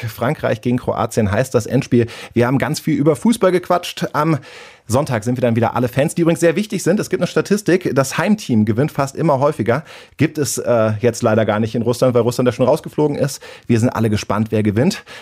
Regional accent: Cologne, North Rhine-Westphalia, Germany; Ich komme ja aus Köln

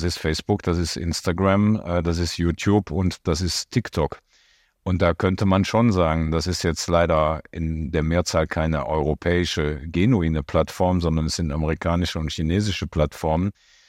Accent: Belgium; ich bin gebürtiger Belgier und im Grenzgebiet Deutschland, Belgien, Niederlande, Luxemburg groß geworden.

